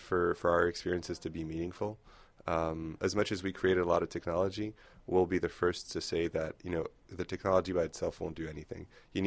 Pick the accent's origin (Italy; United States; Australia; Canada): Canada; Quebec; English is a second language; and we're from Quebec